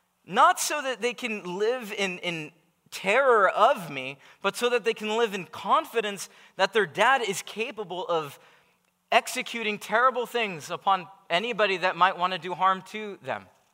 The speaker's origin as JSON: {"language": "English", "country": "United States", "said": "I love firearms because I'm American, and I'm sure I'm not alone in that, in this room."}